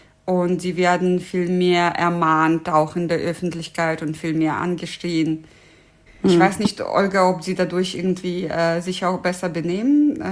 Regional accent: Uzbekistan; German is a second language; also born or lived in Russia; now in Germany; ich in Russland oder in Usbekistan, ich komme eigentlich aus Usbekistan, leben könnte.

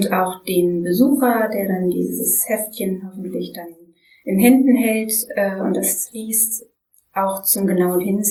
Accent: Bremen, Germany; also born or lived in Berlin; Geboren bin ich eigentlich in Berlin, aber wir sind dann kurz bevor ich in die Schule gekommen bin, nach Bremen gezogen. Und da wohne ich ja auch immer noch.

